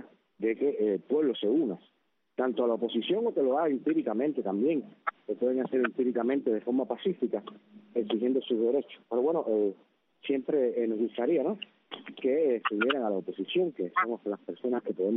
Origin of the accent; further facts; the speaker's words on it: Havana, Cuba; Acá en la capital, en la ciudad de La Habana, vivía en Miraflores Viejo, en Dos Pinos